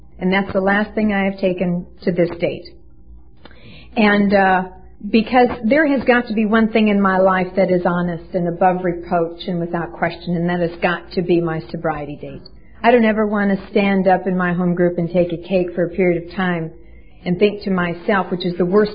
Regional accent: Midwest, United States; I was raised in Middle America, in the Midwest. I was an only child.

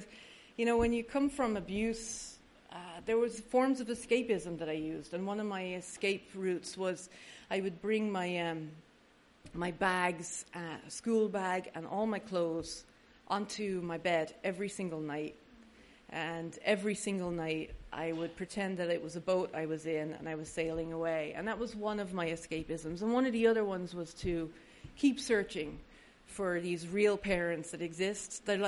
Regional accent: Dublin, Leinster, Ireland; might notice a little tiny bit of an accent. It's faded a lot over the years. I was born in Dublin, Ireland, on Easter Sunday, 1971.

